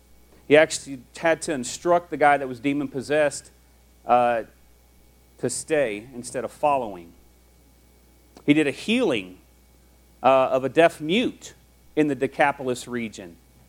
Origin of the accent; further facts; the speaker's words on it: Quad Cities, Iowa, United States; I grew up in the Quad Cities in Iowa. There were four cities all smacked right dab together